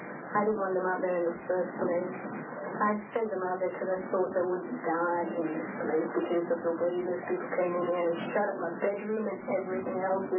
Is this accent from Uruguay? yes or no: no; England, United Kingdom; now in Waco, United States